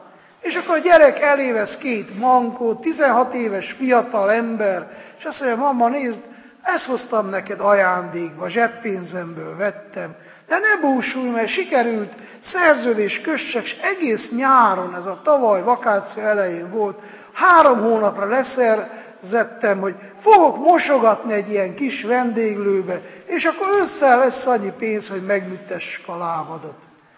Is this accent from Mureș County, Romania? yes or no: no; Miercurea Ciuc, Harghita, Romania; Hát mondtam, hogy nekem Spéci Csíkszeredában van, mert ottan nőttem fel